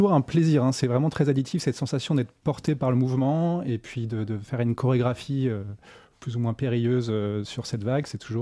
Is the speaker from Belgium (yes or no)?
no; Vannes, Brittany, France; born there; je suis né en Bretagne Sud à Vannes